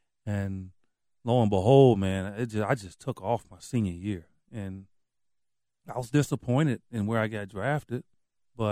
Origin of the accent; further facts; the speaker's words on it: Chicago, Illinois, United States; I grew up in Cabrini Green, which at the time was the worst housing project in the country.